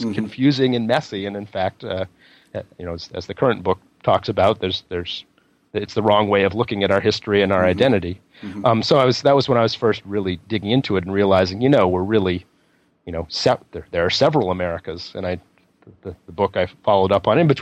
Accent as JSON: {"language": "English", "region": "Maine", "country": "United States", "tie": "born or raised there", "said": "followed that up with a book on my home state, which is Maine, and the coast of my home state"}